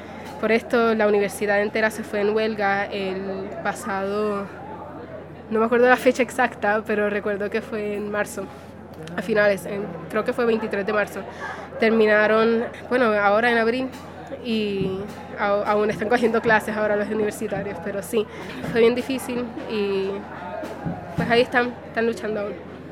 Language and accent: Spanish; Puerto Rico; con el país de Puerto Rico es que nos acaban de implementar una junta de control fiscal